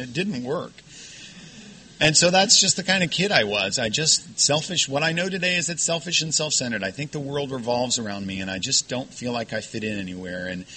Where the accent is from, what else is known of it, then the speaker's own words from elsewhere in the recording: Orlando, Florida, United States; I grew up in Orlando, Florida, and my father was in the military, so there was booze in the house all the time, completely opposite from your family.